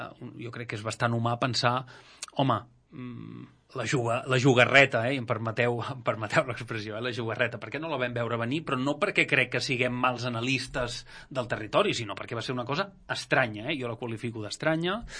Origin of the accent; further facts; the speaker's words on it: Els Hostalets, Catalonia, Spain; com que jo els hostalets me'ls estimo molt, com és el meu poble